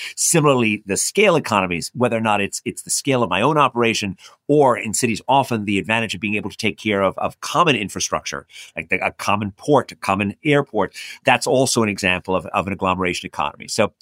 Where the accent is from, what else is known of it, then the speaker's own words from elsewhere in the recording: New York City, New York, United States; The first route is that I grew up in New York City during the 1970s.